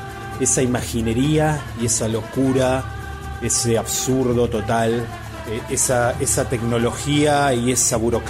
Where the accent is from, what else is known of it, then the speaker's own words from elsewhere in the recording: Buenos Aires, Argentina; Somos de Buenos Aires